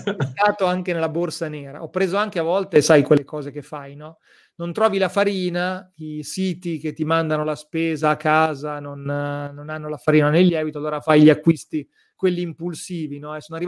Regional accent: Emilia-Romagna, Italy; il mio grande cruccio è che sono romagnolo, non so fare la piadina, non so fare la sfoglia.

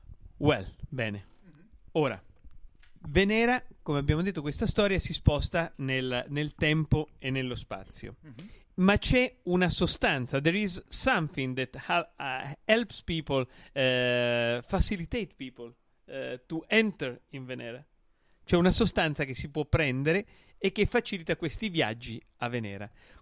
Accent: Ancona, Marche, Italy; un lavoro che mi fa viaggiare come un anconetano errante in giro per il mondo

